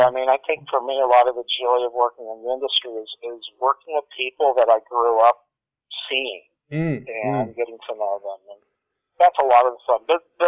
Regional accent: Glendale, California, United States; Well, I was born in the Los Angeles suburb of Glendale, and without knowing it, I mean, as I was growing up, I had no idea that I was sort of in the middle of the hub of where, a lot of the film industry was going on.

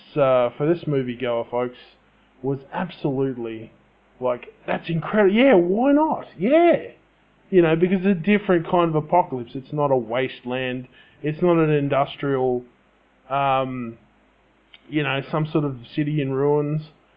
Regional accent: Australia; I mean, I'm Australian, just in case you can't tell by my accent.

